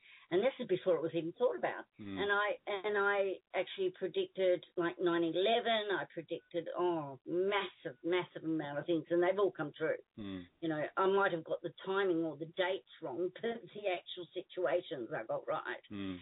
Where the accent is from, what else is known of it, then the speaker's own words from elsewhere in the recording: Australia; As an Australian citizen, I believe passionately in using the legal foundation basis constitution.